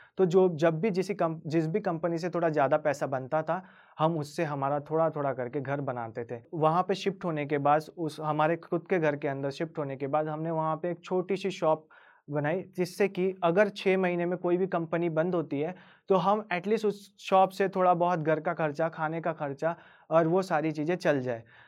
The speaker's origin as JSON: {"language": "Hindi", "town": "Bhaler", "region": "Maharashtra", "country": "India", "said": "मेरे डैड ने डिसाइड किया कि वो शिफ्ट होंगे नंदुरबार को। महाराष्ट्र में एक छोटा सा सिटी है, वहीं से 11 किलोमीटर्स पे मेरा गाँव है, मैं भालेर गाँव से हूँ। तो वहीं पर मेरा विलेज था"}